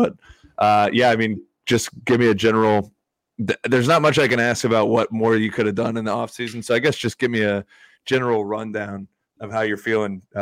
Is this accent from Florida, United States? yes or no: yes; Vero Beach, Florida, United States; I grew up in South Florida in Vero Beach, where the Dodgers used to have spring training back in the day.